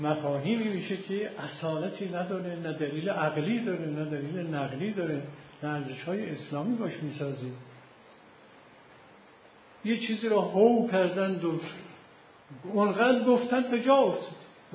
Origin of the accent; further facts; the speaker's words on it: Iran; حالا ما ایرانی هستیم